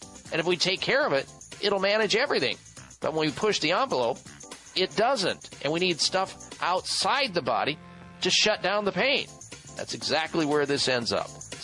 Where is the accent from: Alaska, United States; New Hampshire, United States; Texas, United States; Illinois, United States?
Illinois, United States; My wife was born there. I'm from the Midwest. Grew up about 5 miles from this hospital. Know it really well, that area.